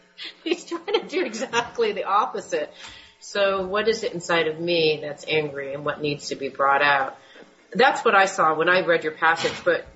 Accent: East Coast, United States; I actually have no problem with being angry, but because I'm from the East Coast.

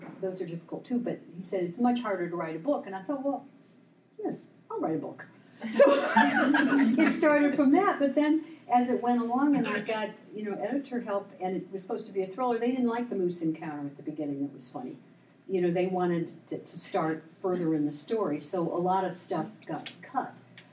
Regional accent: Knox, Indiana, United States; His dad was the sheriff in this little town I grew up in Knox, Indiana.

